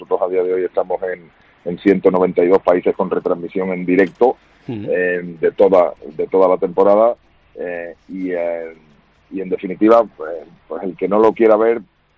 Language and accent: Spanish; Spain; yo soy español y orgulloso de ello